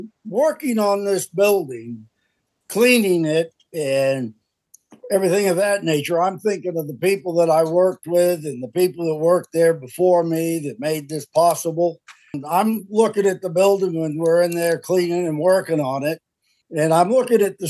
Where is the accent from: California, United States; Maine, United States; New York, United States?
Maine, United States; Bucks Mills; Well, I grew up out here in Bucks Mills